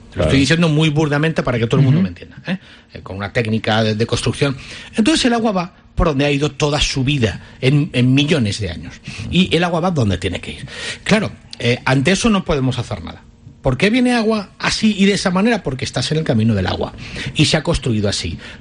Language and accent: Spanish; Valencia, Valencian Community, Spain; yo soy de Torrefiel, yo tengo 51 años